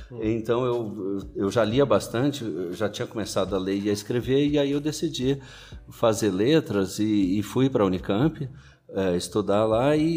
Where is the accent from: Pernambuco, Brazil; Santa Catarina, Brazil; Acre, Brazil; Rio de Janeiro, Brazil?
Rio de Janeiro, Brazil; also born or lived in Belém / Itajubá; Eu nasci no Rio de Janeiro, no final dos anos 60, e passei minha infância, parte da minha infância no Rio de Janeiro e outra parte em Belém do Pará. E depois eu mudei para o sul de Minas, para Itajubá, quase na fronteira com São Paulo.